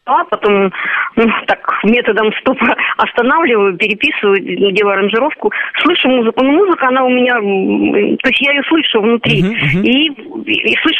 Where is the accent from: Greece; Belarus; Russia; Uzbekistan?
Greece; такой греческой деревни, которая сожжена была, откуда я родом.